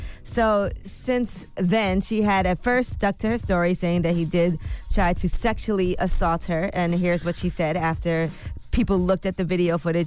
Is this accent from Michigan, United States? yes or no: no; Brooklyn, New York, United States; Y'all know I'm from Flatbush in Brooklyn.